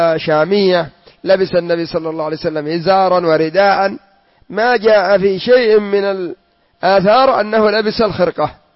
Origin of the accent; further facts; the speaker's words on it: Yemen; ونحن عندنا في اليمن